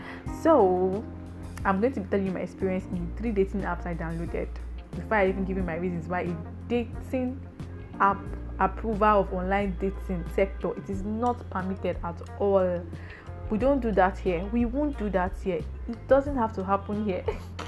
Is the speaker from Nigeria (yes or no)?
yes; Nigeria; I told him I'm from Nigeria